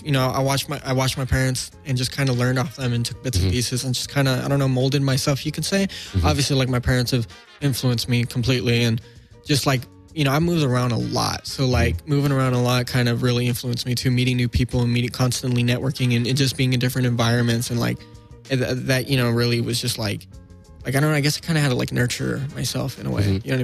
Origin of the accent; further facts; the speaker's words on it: Norco, California, United States; also born or lived in Paramount / Norwalk / Southgate / Glendale; Yeah, and I lived in Norwalk, Southgate. The most recent, and then I moved at 3 years old to Norco in Riverside County, and then most recent time living in LA was in Glendale with my dad, and that was last year.